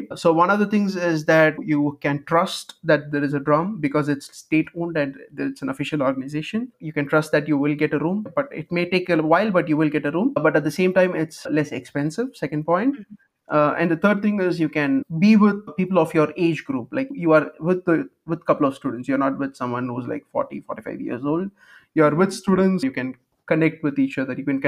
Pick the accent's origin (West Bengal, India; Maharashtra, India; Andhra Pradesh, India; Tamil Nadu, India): Tamil Nadu, India; Chennai; English is a second language; moved away as an adult; now in Berlin, Delaware, United States; I come from India. More specifically, I come from South India, from a city called Chennai. And I came to Berlin for my master's studies.